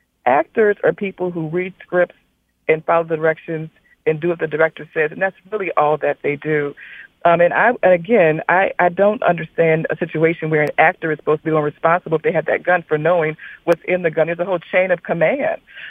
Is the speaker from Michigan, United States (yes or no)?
no; Louisiana, United States; I grew up in South Louisiana with parents from North Louisiana who hunted regularly.